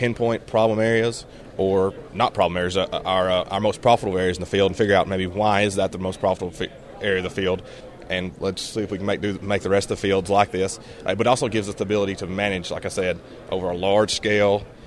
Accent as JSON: {"language": "English", "town": "Ripley", "region": "Tennessee", "country": "United States", "said": "I'm from Ripley, Tennessee"}